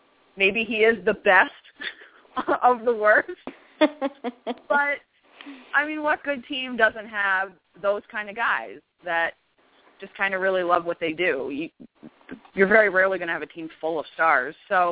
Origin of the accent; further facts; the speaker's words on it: New York, United States; I mean, I live in upstate New York, and that's really where I've been most of my life.